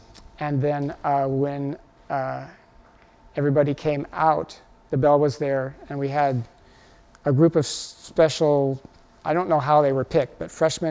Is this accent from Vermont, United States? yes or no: no; Oregon, United States; I'm from Oregon, so I think of Cascades.